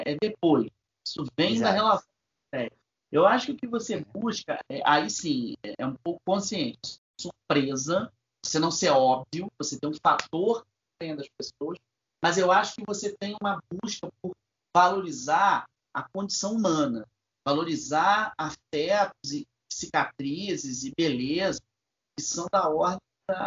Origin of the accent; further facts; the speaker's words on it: Rio de Janeiro, Brazil; eu nasci num lugar no Rio de Janeiro chamado Bom Sucesso, que é um bairro muito pobre da Zona Norte do Rio. É, esse lugar é um lugar repleto de favelas e eu cresci numa dessas chamada Morro do Adeus.